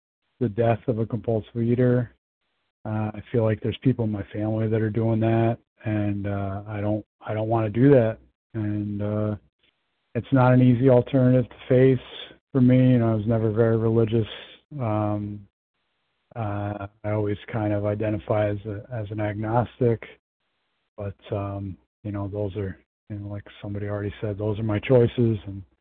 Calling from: New York, United States; Yep, sorry … from New York. … from New York.

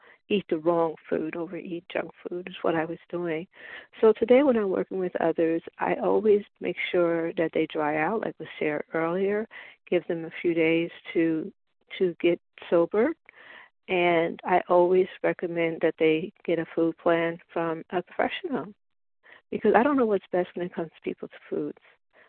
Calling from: Montclair, New Jersey, United States; I'm calling in from Montclair, New Jersey.

